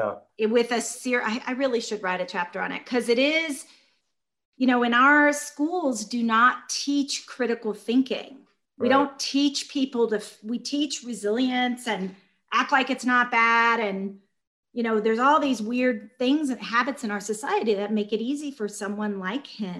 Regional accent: Georgia, United States; I was raised in Georgia by civil rights workers.

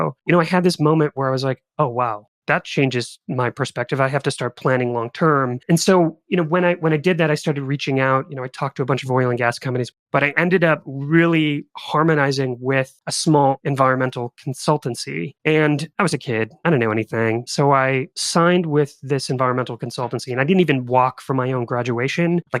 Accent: Marshfield, Wisconsin, United States; So I came from Marshfield. There's a great clinic there. It's pretty agrarian, pretty slow.

